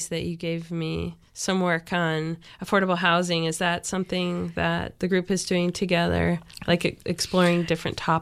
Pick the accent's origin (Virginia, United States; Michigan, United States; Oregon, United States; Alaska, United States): Oregon, United States; Newport; last year I heard it in a bakery in Newport, Oregon, which is my hometown.